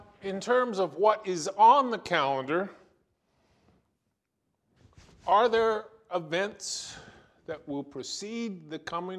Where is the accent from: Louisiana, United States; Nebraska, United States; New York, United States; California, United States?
Nebraska, United States; Omaha; I grew up in Omaha, Nebraska, where they had Strategic Air Command